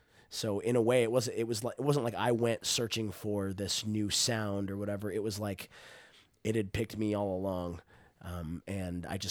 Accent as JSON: {"language": "English", "region": "Texas", "country": "United States", "tie": "born or raised there", "said": "And I growing up in Texas, there's a whole scene of music called the Red Dirt scene that is really kind of outside of Nashville."}